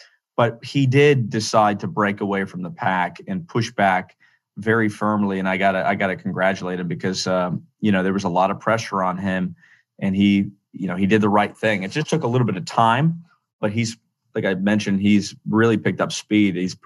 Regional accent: Florida, United States; moved away as an adult; now in New York City, United States; I grew up in Central Florida in Lake County, went to University of Florida for college

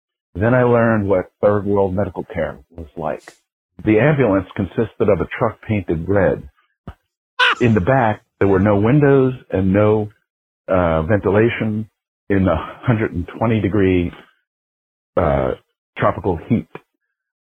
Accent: Silicon Valley, California, United States

